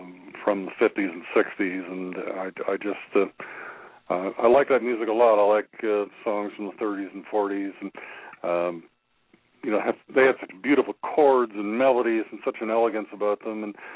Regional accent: Canada; Of course, being a Canadian, I was insured up here.

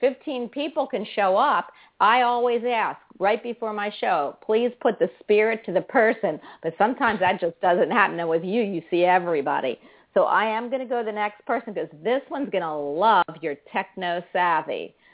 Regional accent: Philadelphia, Pennsylvania, United States; also born or lived in Margate, New Jersey; I am from Philadelphia and Margate, New Jersey. I'm a northern girl, even though I'm in Florida.

